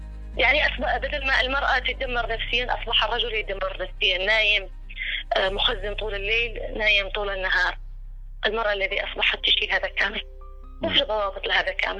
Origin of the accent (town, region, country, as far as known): Yemen